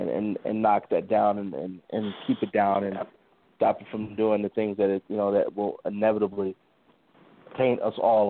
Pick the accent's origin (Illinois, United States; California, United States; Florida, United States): Illinois, United States; Chicago; I grew up in Chicago.